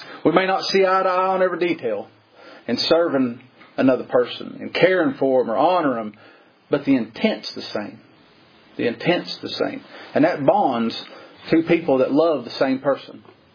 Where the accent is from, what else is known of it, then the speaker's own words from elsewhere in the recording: Kentucky, United States; I'm from Kentucky. You know Todd Nybert?